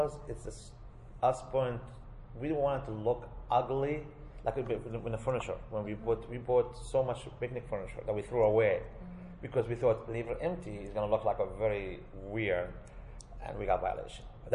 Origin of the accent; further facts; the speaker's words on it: New York, United States; We were like, because I'm from New York, and if you touch anything in your window...